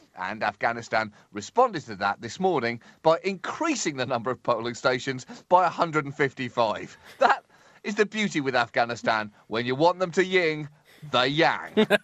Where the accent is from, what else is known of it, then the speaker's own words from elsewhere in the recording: United Kingdom; Being British is like being a racehorse at the end of a long career.